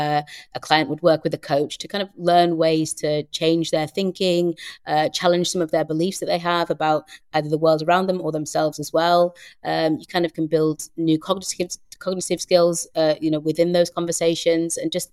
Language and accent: English; England, United Kingdom; I'm like, well, I'm from England